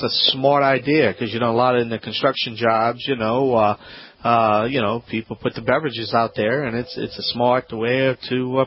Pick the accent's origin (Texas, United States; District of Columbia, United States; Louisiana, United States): Louisiana, United States; From the Bayou Land, I'm the originator, not the duplicator.